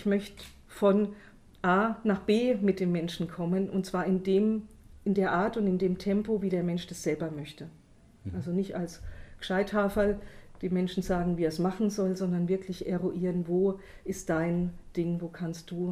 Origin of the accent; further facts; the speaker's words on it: Amorbach, Bavaria, Germany; now in Weiden, Germany; Ich komme aus Unterfranken, aus Amorbach, dem schönen Odenwald, wo alles so präsent ist.